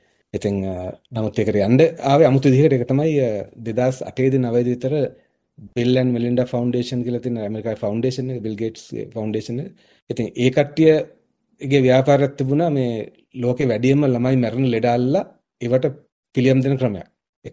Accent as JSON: {"language": "Sinhala", "town": "Matale", "region": "Central Province", "country": "Sri Lanka", "tie": "born or raised there", "said": "මම ඉපදුනේ මාතලේ, ඊට පස්සේ ස්කූල් ගියේ මාතලේ සන් තොමස් විද්‍යාලයේ විජය විද්‍යාලයේ කෙන්දකේ."}